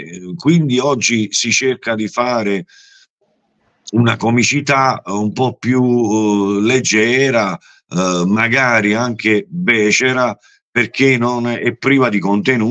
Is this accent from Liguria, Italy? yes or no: no; Naples, Campania, Italy; Io poi sono di Secondigliano, nato e cresciuto a Secondigliano, ho avuto tante esperienze qui a Secondigliano.